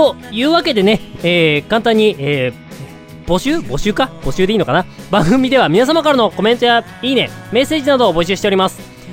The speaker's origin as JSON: {"language": "Japanese", "region": "Hokkaido", "country": "Japan", "tie": "born or raised there", "moved": "yes", "lives_now": "Tokyo, Japan", "said": "もともと私、東京来るまでは、北海道で育ってたんで、あんまりエアコンっていうものをね、知らなかったわけですよ。"}